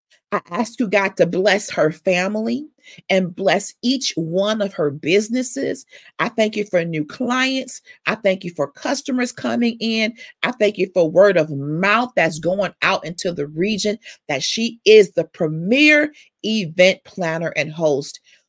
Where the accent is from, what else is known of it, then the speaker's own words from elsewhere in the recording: Detroit, Michigan, United States; I was also born and raised in Detroit.